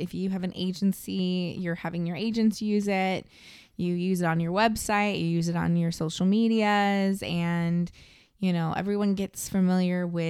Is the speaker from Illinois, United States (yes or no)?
no; Florida, United States; We're your besties from Florida is what we are.